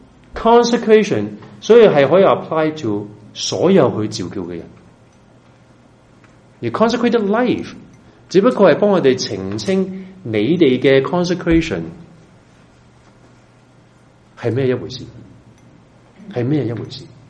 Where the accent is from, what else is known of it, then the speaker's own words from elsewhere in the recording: China; 我们中国人很少讲这些东西